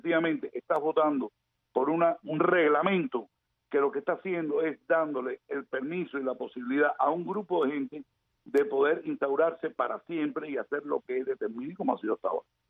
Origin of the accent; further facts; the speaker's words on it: Colombia; Sí, pero yo vengo de Colombia.